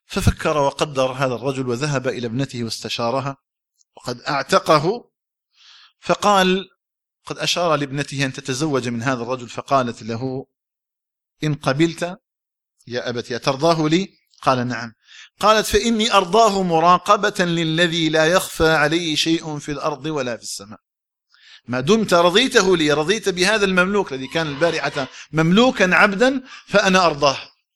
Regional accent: Algeria; اللهم اجعل بلدنا الجزائر آمنا مطمئنا

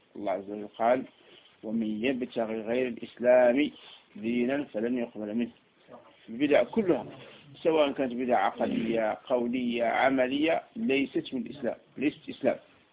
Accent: Algeria; الرقعة الجغرافية التي نحن في فوقها الجزائر

